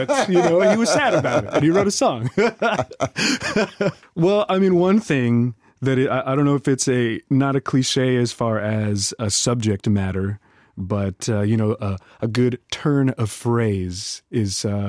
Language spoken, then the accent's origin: English; Los Angeles, California, United States; Yeah, born and raised in Los Angeles.